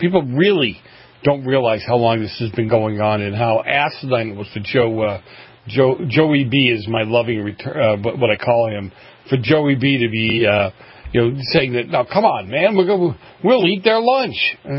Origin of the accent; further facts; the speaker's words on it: New England, United States; I grew up in New England, as you know. Very different breed, different way of looking at things.